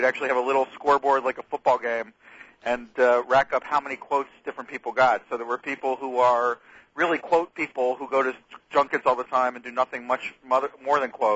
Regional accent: Hollywood, California, United States; I'm from Hollywood.

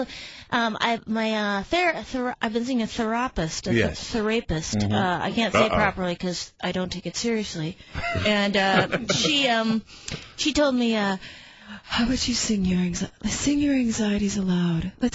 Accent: Duluth, Minnesota, United States; I grew up in Duluth, Minnesota, and it's just a beautiful time.

